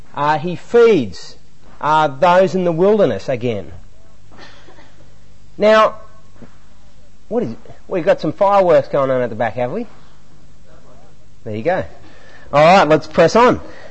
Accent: Queanbeyan, New South Wales, Australia; Queanbeyan Olympic Pool, at my hometown in Queanbeyan

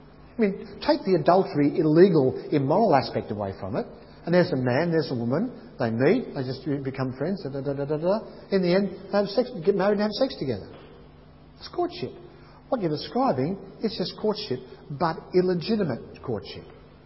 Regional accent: Mascot, New South Wales, Australia; I grew up in South Sydney, Mascot.

